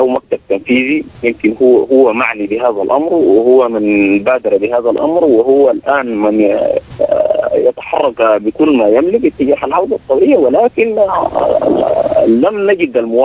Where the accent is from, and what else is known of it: Sudan; now in Libya